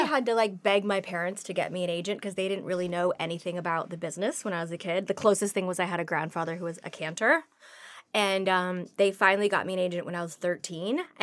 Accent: Toronto, Ontario, Canada; I grew up in Toronto where there's a lot of American production.

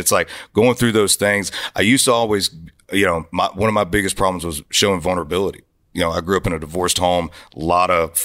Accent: Florida, United States; And I grew up in Florida, man, where it was Southern rock and you know, I grew up on a lot of traditional country.

